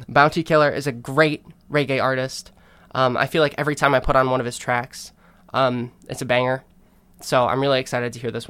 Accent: Chicago, Illinois, United States; But I mean, I grew up in Chicago, and we get some harsh winters out there.

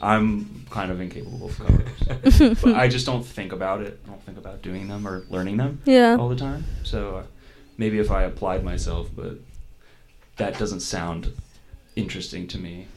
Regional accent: Baltimore, Maryland, United States; So we're from Baltimore, Maryland, and we're on our first like East Coast New England tour.

